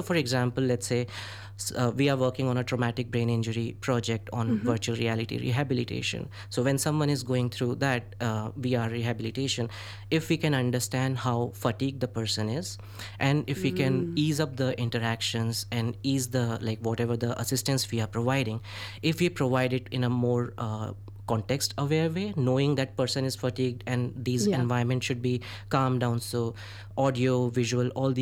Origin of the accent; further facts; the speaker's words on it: India; English is a second language; I was growing up in India, you know, stress isn't very commonly talked about.